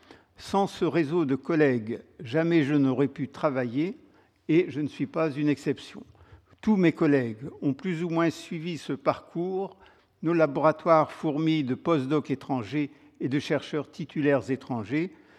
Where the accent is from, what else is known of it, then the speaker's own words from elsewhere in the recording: France; En tant que Français, outre frontière, j'apprécie tout autant que le travail d'un de mes collègues inconnus, mais français, soit soudain mis en lumière